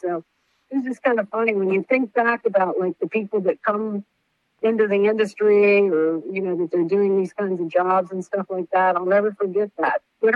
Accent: Maryland, United States; Well, I grew up in Maryland, and I grew up on a farm, not really raising horses per se.

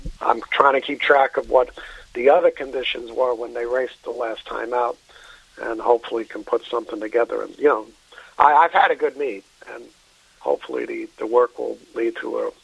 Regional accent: New York City, New York, United States; When I was living in New York City, when I grew up in New York City, you'd wait for a day where it rained to go to Aqueduct

